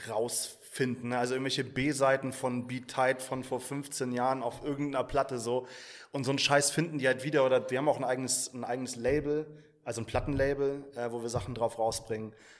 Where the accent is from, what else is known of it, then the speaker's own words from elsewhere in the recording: Norderstedt, Schleswig-Holstein, Germany; Ich bin große Teil meiner Kindheit aufgewachsen in Norderstedt, direkt nördlich von Hamburg. Das ist aber schon Schleswig-Holstein.